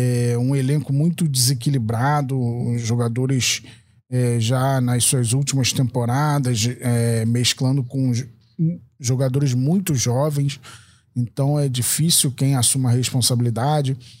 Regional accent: Rio de Janeiro, Brazil; Você, pelo meu sotaque, vai achar que eu sou bairrista, né? Mas sou carioca

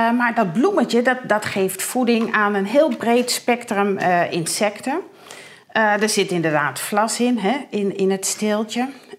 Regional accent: Heeg, Friesland, Netherlands; Nee, Heeg.

